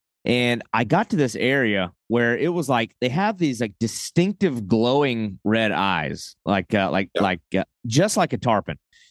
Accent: Texas, United States; also born or lived in Oklahoma / Arkansas / South Carolina; being that I grew up in Texas, Oklahoma, Arkansas, some in South Carolina.

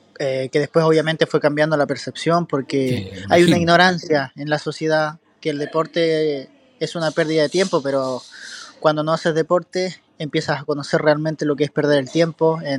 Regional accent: Puerto Saavedra, Araucanía, Chile; Yo soy oriundo de Puerto Saavedra, me identifico con mi comuna, ¿cierto?

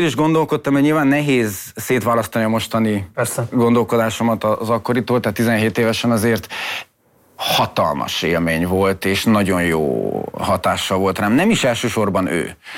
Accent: Miercurea Ciuc, Harghita, Romania; Csíkszeredában születtem, akkor nagyjából minden fiú, vagy minden második fiú jégkorongozott.

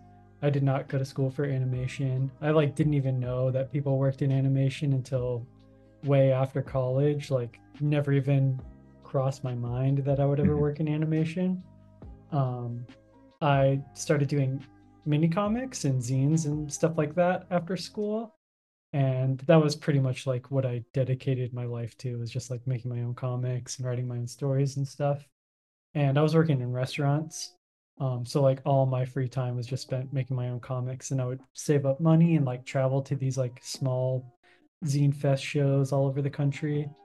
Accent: Arizona, United States; also born or lived in South Carolina / Denver; I grew up in Arizona. I went to school and stuff in South Carolina. And then after school, I went to Denver.

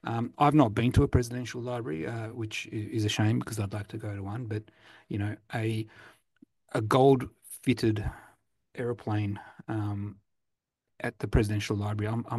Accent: Australia; now in Singapore; Rodney, you and I live in Singapore. I'm from Australia

